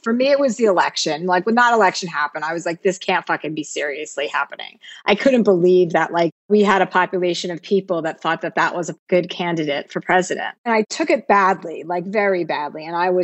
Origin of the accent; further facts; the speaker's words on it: New Jersey, United States; You know, I came from New Jersey. My dad was a used car dealer.